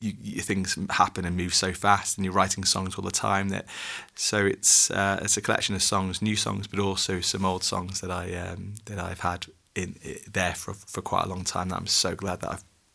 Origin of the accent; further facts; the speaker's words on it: Liverpool, North West England, United Kingdom; now in Wales; I mean, I'm from Liverpool, England. I was born and raised in that area, and then I moved to the southeast of England.